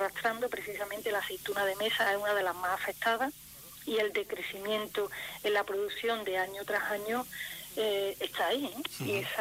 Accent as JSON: {"language": "Spanish", "region": "Andalusia", "country": "Spain", "said": "y además los más beneficiados somos los andaluces y en concreto pues nuestra provincia"}